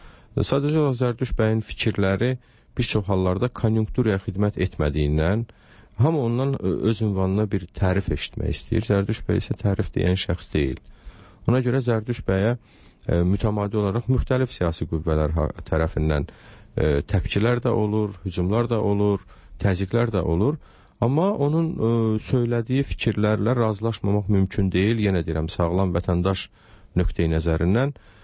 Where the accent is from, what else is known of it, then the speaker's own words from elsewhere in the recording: Ganja, Azerbaijan; Məsələn, mən Gəncə şəhərində doğulmuşam, bu şəhərdə məktəbi bitirmişəm. Əslən, özüm Gəncəli olmasam da. Yəni, Gəncə daimi özüm əslən Şəmkirliyəm